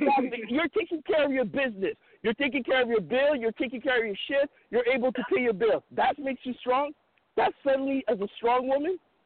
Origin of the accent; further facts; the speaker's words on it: Montreal, Quebec, Canada; I'm from Montreal, Canada, and I know family in New York.